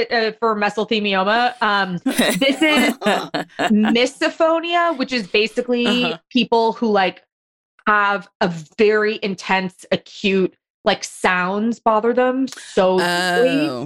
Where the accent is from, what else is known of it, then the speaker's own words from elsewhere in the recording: Los Angeles, California, United States; In fact, I personally, I grew up in Los Angeles. Like, you can't be on time. There's traffic.